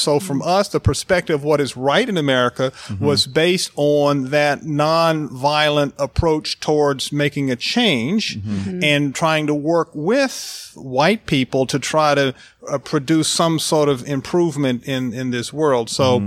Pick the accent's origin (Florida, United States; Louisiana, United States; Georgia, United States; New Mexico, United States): Georgia, United States; Atlanta; I grew up in Atlanta, Georgia, and the community I grew up with was a hotbed of nonviolence.